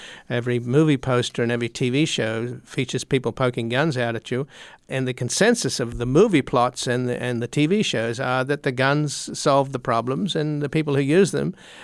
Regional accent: Australia; I grew up in Australia, which is a different culture.

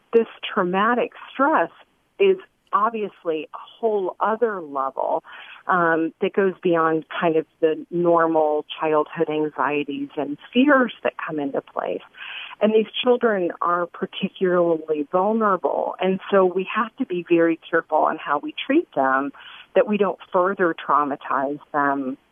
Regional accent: Miami, Florida, United States; I grew up in Miami in the 1970s and 80s and was there during the time that we had Cuban immigrants and Haitian immigrants arriving on the shores

